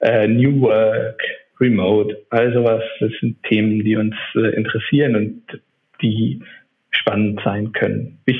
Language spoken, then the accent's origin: German; Neuwied, Rhineland-Palatinate, Germany; now in Berlin, Germany; ich wohne inzwischen natürlich in Berlin, bin aber eigentlich aus dem Rheinland, komme aus dem schönen Städtchen Neuwied, das ist ein 60.000 Einwohner-Kaff. Habe in München studiert